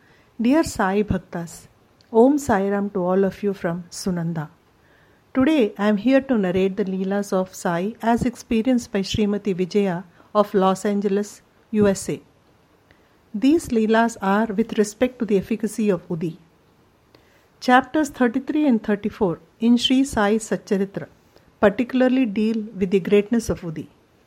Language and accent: English; Andhra Pradesh, India; The doctors in my hometown said it was not possible to treat him here and that he has to be taken to a nearby town, which was Guntur in Andhra Pradesh.